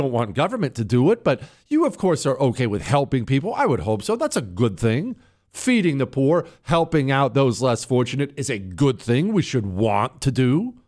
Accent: Omaha, Nebraska, United States; 5 sex traffickers were arrested in my hometown of Omaha, Nebraska. One of them was living on my street.

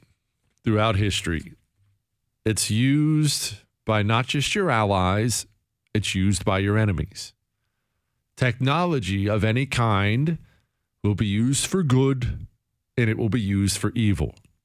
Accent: Ohio, United States; You know, I grew up in Ohio. I told you this, and we used to go down to West Virginia for vacation because it was right next door.

